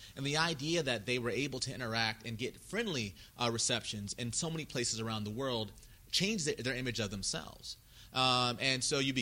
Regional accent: England, United Kingdom; also born or lived in Japan / California; so I grew up in England and Japan. I was born in California

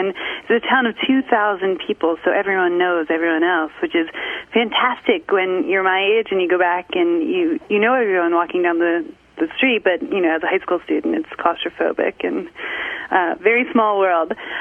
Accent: Cooperstown, New York, United States; it's very much about my hometown of Cooperstown, New York.

